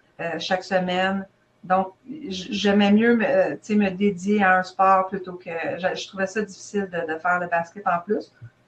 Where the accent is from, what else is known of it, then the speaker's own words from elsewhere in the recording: LaSalle, Quebec, Canada; J'ai grandi à Ville-la-Salle, puis à Ville-la-Salle, les sports les plus populaires, c'était toujours le hockey l'hiver, puis le baseball l'été.